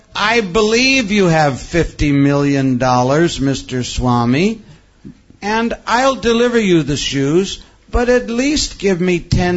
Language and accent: English; Canada; Now, I am from Canada.